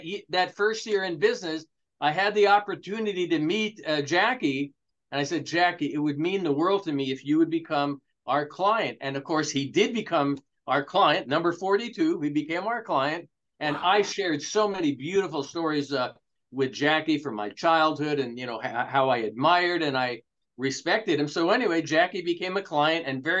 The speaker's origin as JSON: {"language": "English", "town": "Louisville", "region": "Kentucky", "country": "United States", "tie": "born there", "said": "I was born in Louisville, just like you."}